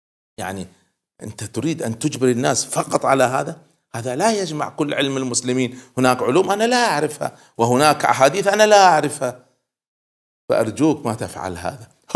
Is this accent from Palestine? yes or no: no; Kuwait; وعندنا في الكويت المذهب الرئيسي المذهب المالكي إلى اليوم.